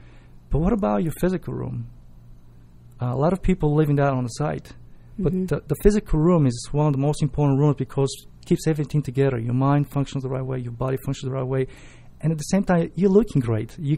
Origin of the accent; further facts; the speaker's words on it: Bulgaria; English is a second language; From where I'm coming from Bulgaria, and even, you know, most part of the Europe, a lot of people walking.